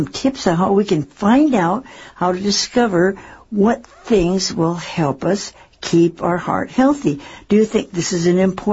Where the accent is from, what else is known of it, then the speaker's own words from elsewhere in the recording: Seattle, Washington, United States; And I grew up in Seattle.